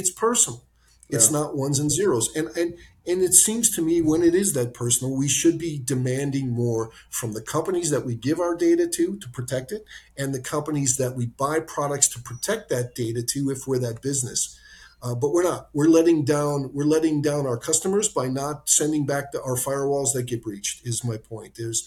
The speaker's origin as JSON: {"language": "English", "country": "United States", "lives_now": "London, United Kingdom", "said": "But I tell you, I'm an American. I'm living over in London"}